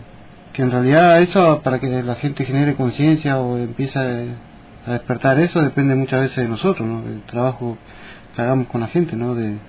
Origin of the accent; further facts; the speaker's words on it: Comodoro Rivadavia, Chubut, Argentina; Yo nací y me crié en Comodoro, que es muy difícil vivir ahí.